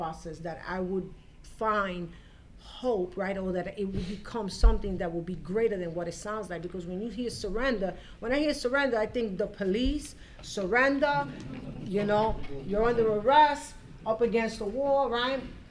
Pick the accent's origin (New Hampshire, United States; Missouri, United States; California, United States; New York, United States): New York, United States; Brooklyn; And I was in Brooklyn, New York. I was raised in Brooklyn, New York, and most of my recovery was there.